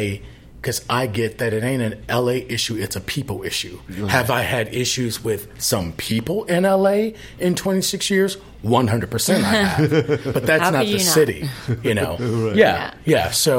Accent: Chicago, Illinois, United States; born there; No, I was born in Chicago.

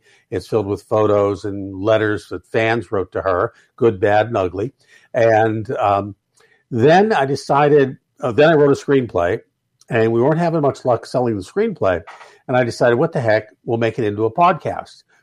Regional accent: Pittsburgh, Pennsylvania, United States; took me up to Woolworths in Pittsburgh and Mount Oliver, which was our local shopping area when I was growing up in Pittsburgh.

